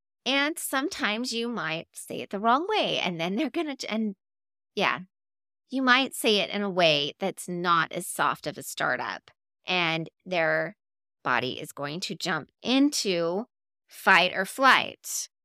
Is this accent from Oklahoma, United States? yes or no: no; Bear Lake, Utah, United States; I grew up in Bear Lake, Utah.